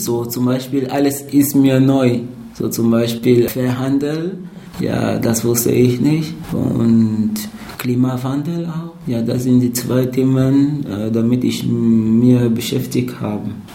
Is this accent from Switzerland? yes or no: no; Balevin, West, Cameroon; German is a second language; also born or lived in Douala; ich komme aus Kamerun. Ich bin im Westkamerun geboren, nämlich in Balevin. Das ist ein Dorf in der Nähe von Tchang. Und nach dem Abitur bin ich in Douala umgezogen, wo ich Germanistik an der Universität von Douala studiert habe.